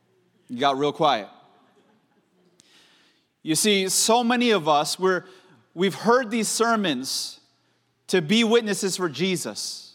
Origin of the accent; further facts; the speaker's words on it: Oakland, California, United States; You see, I grew up in California, right, as a little kid. I grew up in Oakland